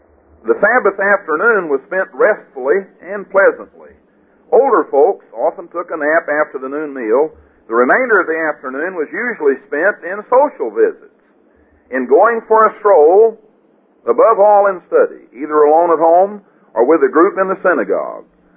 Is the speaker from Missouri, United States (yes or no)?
yes; Missouri, United States; I mean, I'm from Missouri and I've got to be shown, so you can show me that in there.